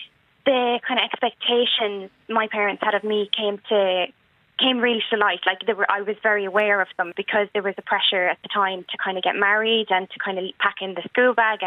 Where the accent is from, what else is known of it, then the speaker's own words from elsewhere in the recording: Navan, Leinster, Ireland; I'm from Navan, the lovely Meath, and I'm from the travelling community